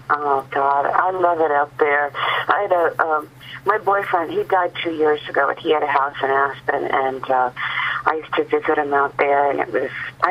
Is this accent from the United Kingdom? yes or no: no; Ireland; By the way, I'm an Irish lass, and I've got a bone to pick with you over that recording you just did.